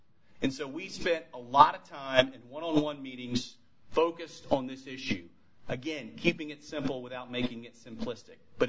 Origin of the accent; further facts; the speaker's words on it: Florida, United States; and Florida, both of whom are bellwether states. I'd urge you to choose the latter, not because it's my home state